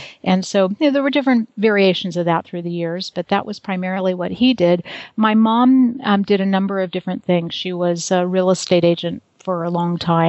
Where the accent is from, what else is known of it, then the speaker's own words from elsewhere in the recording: California, United States; Okay. I grew up in Southern California.